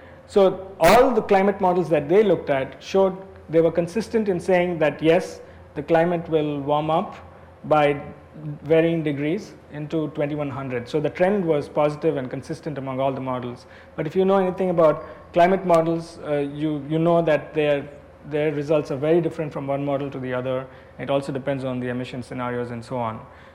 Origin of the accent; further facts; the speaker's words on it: Bangalore, Karnataka, India; It's like saying, I come from Bangalore